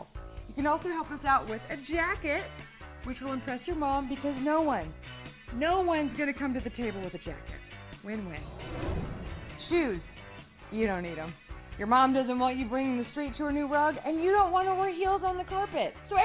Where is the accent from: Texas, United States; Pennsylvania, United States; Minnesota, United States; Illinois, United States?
Texas, United States; You see, I'm from Texas, and in Texas, you show up fancy to Thanksgiving dinner